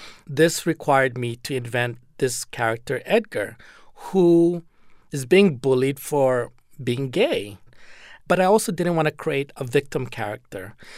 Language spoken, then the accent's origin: English; Philippines; also born or lived in Hawaii; I grew up in the Philippines, which was colonized by the U.S.